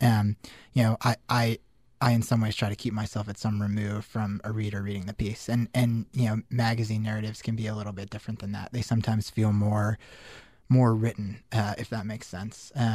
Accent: Denver, Colorado, United States; I mean, I grew up in Denver. I went to Syracuse because I thought I was kind of interested in journalism

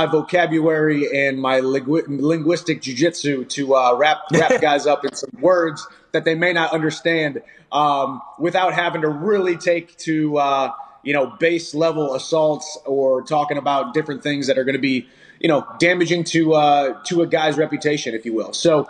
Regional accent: Missouri, United States; not just because she's one of my hometown Missouri girls

